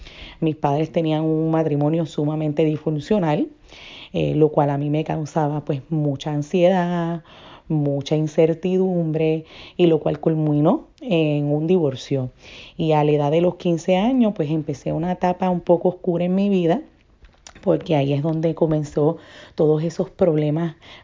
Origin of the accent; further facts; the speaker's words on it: San Juan, Puerto Rico; born there; Yo pues nací en San Juan, Puerto Rico, en abril 25 del 1984, bajo un matrimonio de dos jóvenes